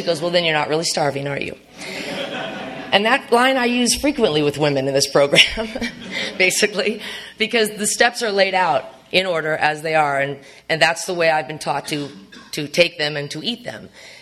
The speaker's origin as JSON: {"language": "English", "town": "Arcadia", "country": "United States", "tie": "born or raised there", "said": "I was raised in Arcadia and, you know, I have a great family"}